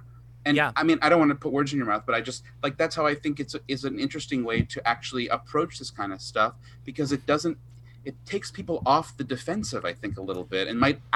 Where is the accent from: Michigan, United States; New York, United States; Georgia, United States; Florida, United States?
New York, United States; I'm from Long Island, it's like buffoon nation